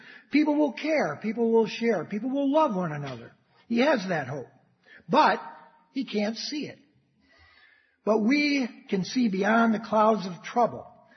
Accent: Detroit, Michigan, United States; This song comes from my hometown. It's a Motown hit from the 1967

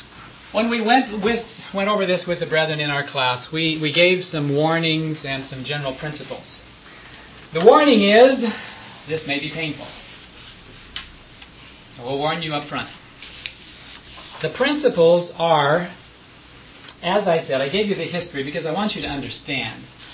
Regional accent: Denver, Colorado, United States; I am from Denver, Colorado.

